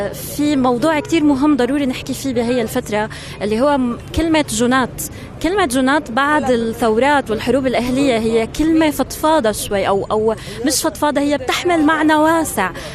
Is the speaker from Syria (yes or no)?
yes; Syria; يعني شو مسؤوليتنا نحن كسوريين